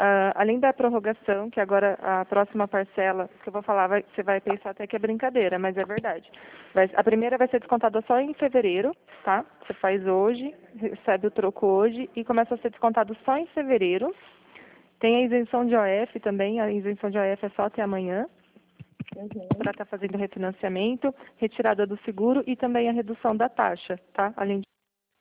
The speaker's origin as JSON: {"language": "Portuguese", "region": "São Paulo", "country": "Brazil", "said": "É, a gente é do estado de São Paulo."}